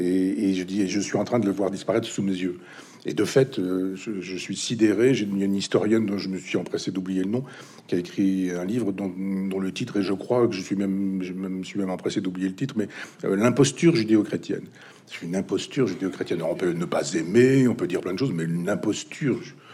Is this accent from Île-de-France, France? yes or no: no; Chambois, Normandy, France; j'ai voulu recréer cette université populaire dans mon village natal, à Chambois, dans l'Orne.